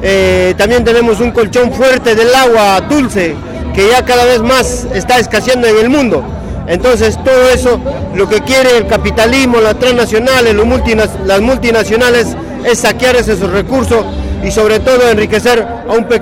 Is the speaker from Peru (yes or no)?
yes; Peru; Yo soy de Perú.